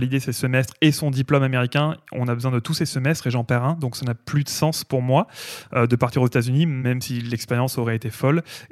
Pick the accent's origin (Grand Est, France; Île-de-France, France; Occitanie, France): Occitanie, France; Nîmes; Moi, je suis né à Nîmes. J'ai grandi à quelques centaines de mètres des arènes de Nîmes, quand même l'une des plus belles salles de concert en France.